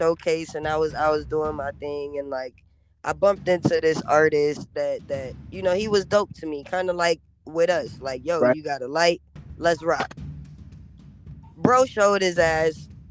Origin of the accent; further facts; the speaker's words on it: Rochester, New York, United States; But I'm still from Rochester.